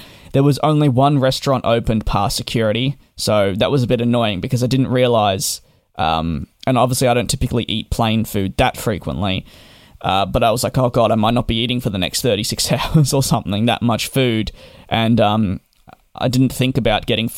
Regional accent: Australia; I'm the kind of person that always gets confused as an Australian, if I want to go anywhere in the world, I have to take many flights.

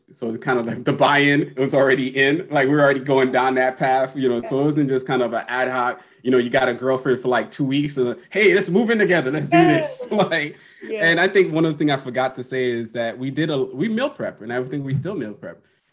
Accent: Haiti; I grew up in Haiti, where places we didn't have running water. We had roving electricity.

